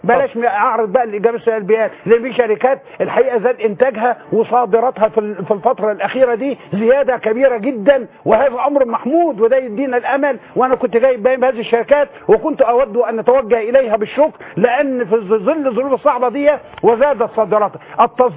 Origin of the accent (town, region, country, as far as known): Egypt